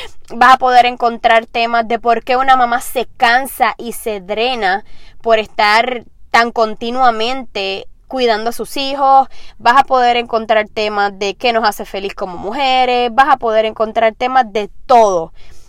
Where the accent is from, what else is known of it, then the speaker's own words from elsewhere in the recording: Puerto Rico; now in Orlando, United States; En estos momentos vivo en Orlando, Florida, pero soy puertorriqueña con mucho orgullo.